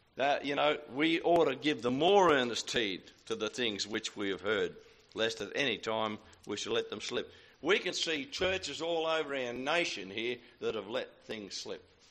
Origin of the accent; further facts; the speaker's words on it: New South Wales, Australia; I grew up here in the New England district raising sheep.